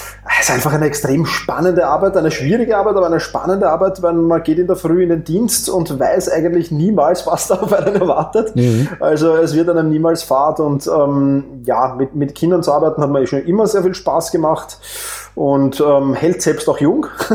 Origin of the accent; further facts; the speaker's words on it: Vienna, Austria; wie man wahrscheinlich schon an den ersten Worten erkennen konnte. Ich komme aus Wien